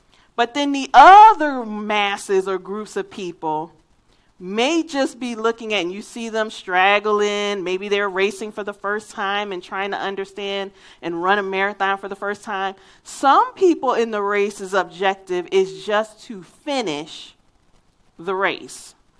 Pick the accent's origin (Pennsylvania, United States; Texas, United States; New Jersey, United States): Pennsylvania, United States; Philadelphia; accent: Philadelphia; And I'm from Philadelphia, so I have a Philadelphia accent at times. I've lived down here for 20 years, so it has decreased a great deal.